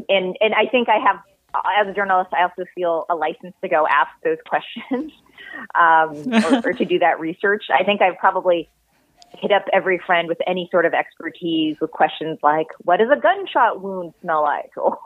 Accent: California, United States; Yes. And in fact, I am back in the same house that I grew up

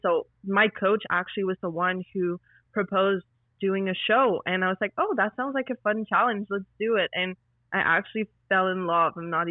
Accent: Quebec, Canada; moved away as an adult; now in Alberta, Canada; I lived on the East Coast my whole life. I'm a French-Canadian, so I lived in Quebec until just recently, where I moved to Alberta, but otherwise, I lived in the same place my whole life.

